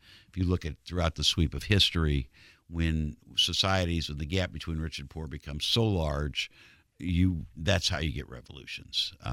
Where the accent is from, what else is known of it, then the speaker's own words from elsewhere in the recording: United States; being an American Jew, and you know, only through the grace of God did my family come over here 50 years before all that happened.